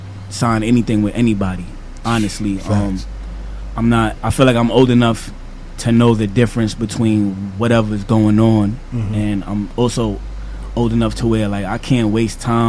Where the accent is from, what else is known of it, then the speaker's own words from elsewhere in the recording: Queens, New York, United States; I'm from Queens, born and raised.